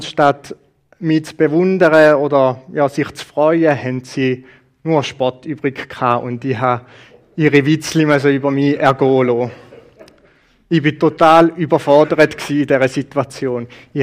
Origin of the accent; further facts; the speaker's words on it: Uzwil, St. Gallen, Switzerland; Ich bin in Uzwil aufgewachsen und bin in FCG in Flawil gegangen.